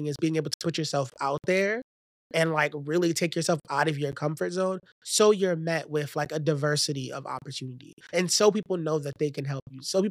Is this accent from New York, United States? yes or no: yes; Bedford-Stuyvesant, New York, United States; Every time I mention I'm from Bed-Stuy, people's eyes glow, right?